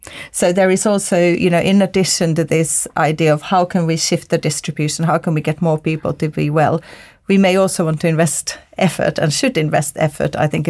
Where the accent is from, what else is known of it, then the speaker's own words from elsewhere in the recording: Finland; I'm from Finland, and Finland regularly tops the world happiness polls